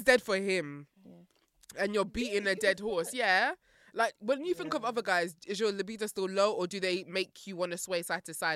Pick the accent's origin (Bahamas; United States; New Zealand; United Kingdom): United Kingdom; But I feel like just as British people, we dress well.